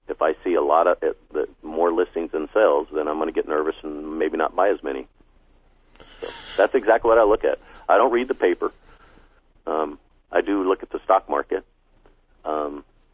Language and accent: English; Texas, United States; born there; So I was born in Texas, so